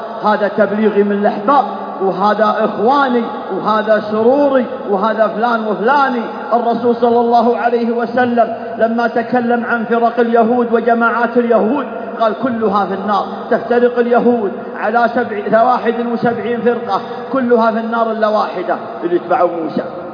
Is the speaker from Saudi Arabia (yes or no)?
yes; Saudi Arabia